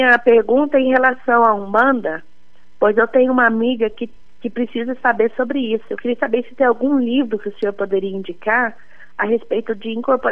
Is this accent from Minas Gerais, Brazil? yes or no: yes; Lambari, Minas Gerais, Brazil; Lambari, sou de Minas.